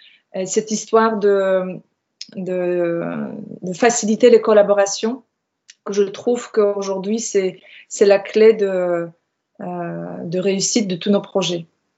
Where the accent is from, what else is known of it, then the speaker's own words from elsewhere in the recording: Poland; now in France; Je vis en Finistère, en Bretagne. Je suis polonaise d'origine.